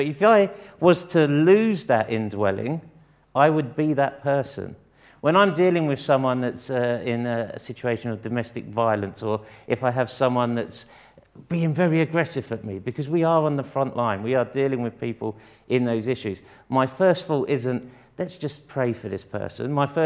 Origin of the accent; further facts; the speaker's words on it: Sidcup, London, United Kingdom; Who am I? I was born in Sidcup. Durham Road is where I grew up.